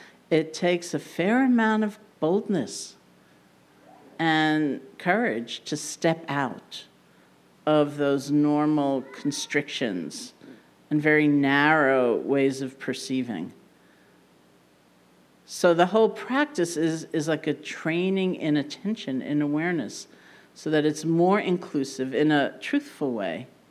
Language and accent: English; New York, United States; Now I, being a New Yorker, where's my friend from? Boston. Hey! I, being a New Yorker, don't find that my first impulse.